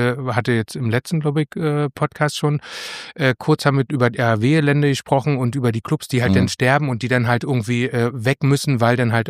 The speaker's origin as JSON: {"language": "German", "region": "Berlin", "country": "Germany", "also_born_or_lived": "Hamburg", "said": "ich habe ja auch in Hamburg gelebt und für mich ist ja Hamburg als Berliner meine Herzensstadt."}